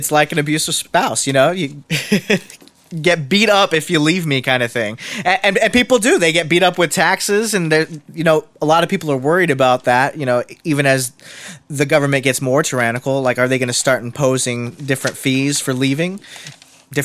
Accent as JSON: {"language": "English", "country": "United States", "tie": "born or raised there", "said": "we say we're American, we grew up here in America's freedom"}